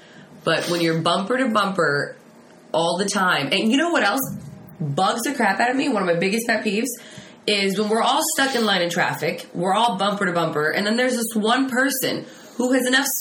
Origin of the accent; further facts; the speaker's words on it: Texas, United States; I come from Texas, where the speed limit is 85. Go Texas.